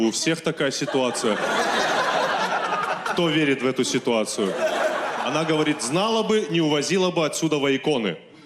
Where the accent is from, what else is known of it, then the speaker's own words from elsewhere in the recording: North Ossetia–Alania, Russia; now in Moscow, Russia; Я родился и вырос в Северной Осетии. Я воспитывался в православной семье как христианин, потому что Осетия — это православная республика.